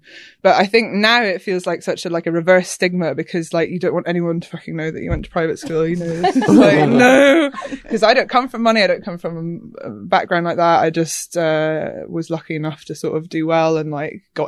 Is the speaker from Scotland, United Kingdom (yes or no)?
yes; Scotland, United Kingdom; now in London, United Kingdom; I have been living in Hackney for a while. So, yeah, I grew up in Scotland, but yeah, no accent anymore, I suppose.